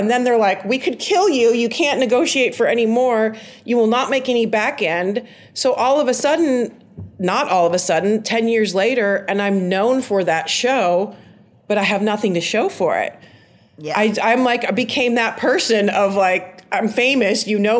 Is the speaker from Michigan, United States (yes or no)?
yes; Trenton, Michigan, United States; because I'm from Trenton, Michigan. I'm from a place, and the expectations of me, a very working class background.